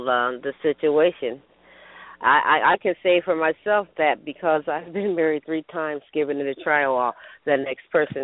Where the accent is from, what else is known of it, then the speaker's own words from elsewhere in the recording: Toledo, Ohio, United States; now in Arlington, United States; I'm originally from Ohio, up in Toledo, Ohio.